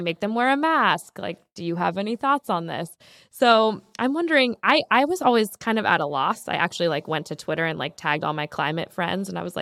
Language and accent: English; California, United States; So I think as a Californian, you know, driving from Northern California to Southern California